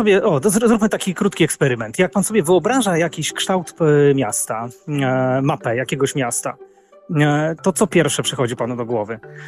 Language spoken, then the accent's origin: Polish; Warsaw, Masovian Voivodeship, Poland; Natomiast ja jestem z Warszawy, mieszkam tutaj na co dzień